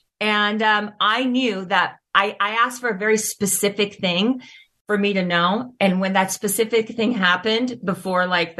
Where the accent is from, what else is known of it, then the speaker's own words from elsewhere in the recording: the South, United States; Okay, so our situation is different because I'm from the South, right?